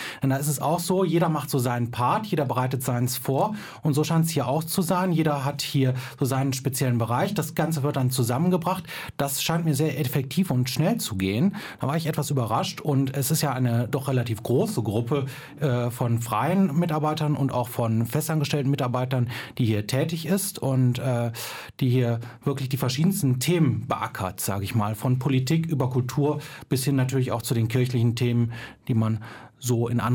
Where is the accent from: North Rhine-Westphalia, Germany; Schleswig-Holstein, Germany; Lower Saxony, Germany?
North Rhine-Westphalia, Germany; Monheim am Rhein; Ich konnte das früher, als ich in Monheim gewohnt habe, wo ich herstamme, eigentlich auch noch dort empfangen